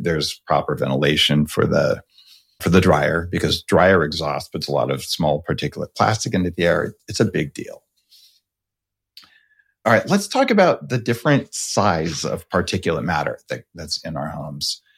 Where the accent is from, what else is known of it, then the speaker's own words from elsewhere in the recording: New Mexico, United States; So interesting. I grew up in New Mexico.